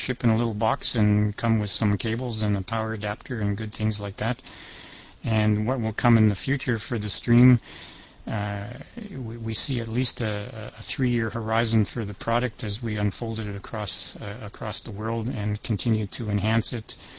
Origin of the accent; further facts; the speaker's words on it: Canada; so I'm also Canadian, and I would dearly love it if they can make those books available up here.